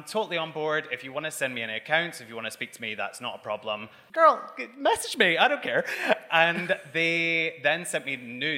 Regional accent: Scotland, United Kingdom; obviously I'm Scottish, if you hadn't learned that already

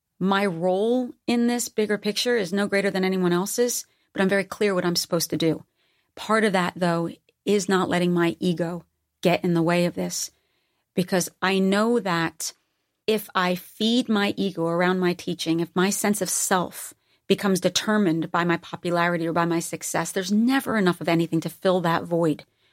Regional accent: East Coast, United States; Because I'm from the East Coast and a blue collar environment, there is no way the people in my life would ever allow me to buy my own hype.

